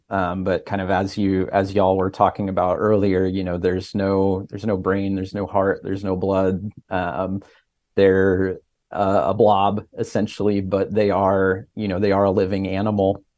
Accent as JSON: {"language": "English", "region": "Midwest", "country": "United States", "tie": "born or raised there", "said": "I grew up in the Midwest where there is no ocean."}